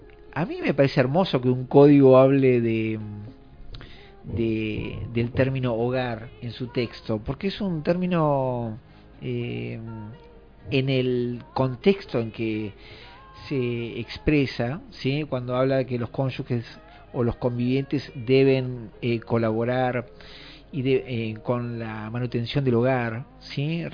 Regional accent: Tandil, Buenos Aires Province, Argentina; Yo cuando me vine de Tandil vivía con mi primo Zoilo

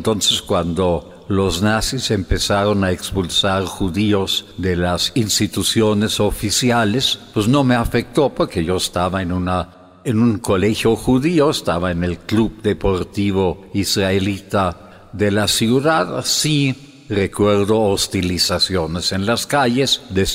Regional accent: Fürth, Bavaria, Germany; Spanish is a second language; moved away; mi ciudad natal, Fürth, una ciudad pues de tamaño mediano, poquito menos de 100.000 habitantes, junto a Nuremberg

